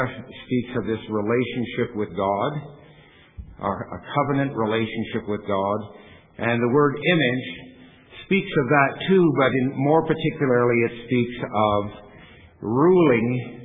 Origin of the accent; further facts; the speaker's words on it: Canada; I'm from Canada and I'm hot.